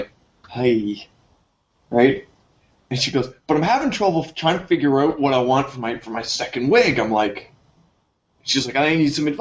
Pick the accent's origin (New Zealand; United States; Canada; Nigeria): Canada; Yeah. Duh. We're Canadian.